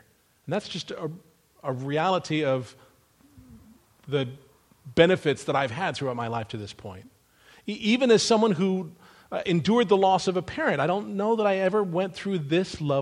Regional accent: Florida, United States; born there; also born or lived in California; I was born in South Florida. We moved to California. My dad worked in Hollywood.

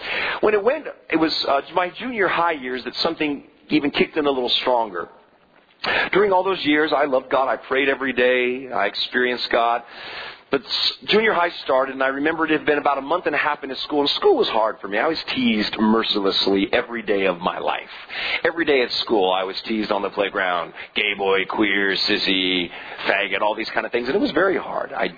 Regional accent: California, United States; I was raised in Northern California by very pious parents, much like Timothy had been by Eunice and his grandmother.

